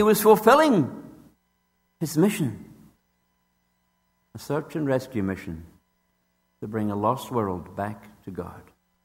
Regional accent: Scotland, United Kingdom; born there; I was born in Southern Scotland.

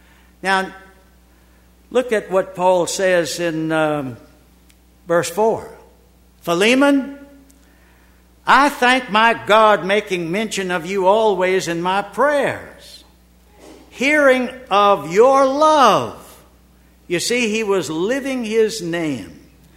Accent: Richmond, Virginia, United States; I heard it that day at Grace Gospel Chapel in Richmond, Virginia now, my hometown.

